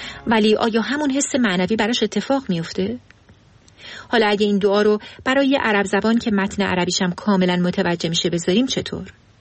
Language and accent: Persian; Iran; ما فارسی زبونای مسلمون که توی ایران بزرگ شدیم